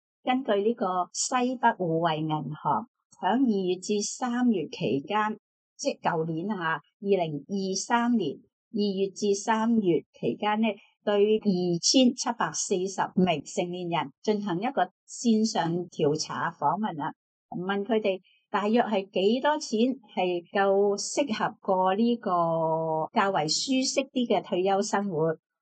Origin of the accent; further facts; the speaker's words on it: Hong Kong; 我哋香港人嘅寿命啊，喺全世界嚟讲系排第首位。